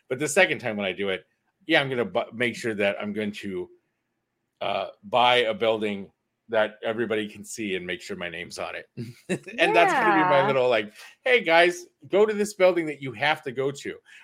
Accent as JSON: {"language": "English", "region": "Iowa", "country": "United States", "tie": "born or raised there", "moved": "yes", "lives_now": "New York, United States", "said": "last time I left my hometown, I lost a bunch of weight and all they said was, oh, he must be on meth. And I'm like, oh, come on, guys. Meth is such an Iowa thing. I'm in New York now."}